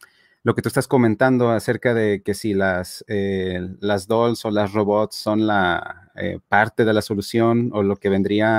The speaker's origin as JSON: {"language": "Spanish", "country": "Mexico", "said": "aquí en mi país, en México"}